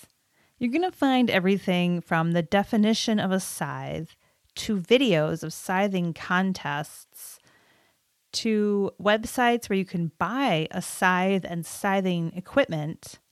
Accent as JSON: {"language": "English", "country": "United States", "said": "when you're feeling, as an American, like you're not someone designed for maximum clicks"}